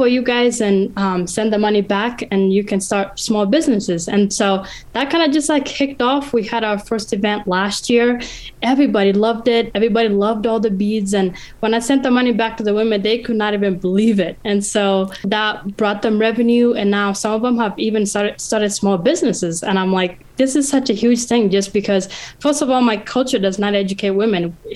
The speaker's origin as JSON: {"language": "English", "country": "Tanzania", "tie": "born or raised there", "lives_now": "Colorado, United States", "said": "But I was not always from Colorado. I was born in a small village in northern Tanzania. I grew up with 16 siblings, two moms and one dad."}